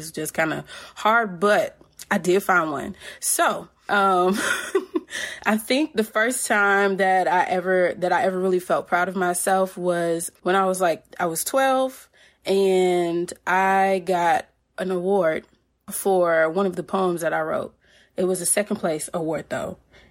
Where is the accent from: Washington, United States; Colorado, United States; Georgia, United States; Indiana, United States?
Indiana, United States; I'm from Indiana, and I love